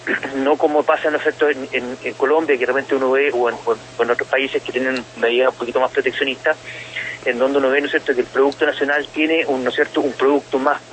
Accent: Chile; nosotros como chilenos ya nos hemos acostumbrando un poco más a este fenómeno migratorio

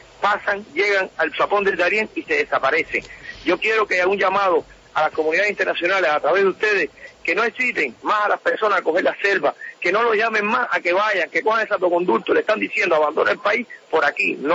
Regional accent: Cuba; nosotros somos cubanos, nosotros no somos ni haitianos, ni afganos, ni árabes, nosotros somos cubanos

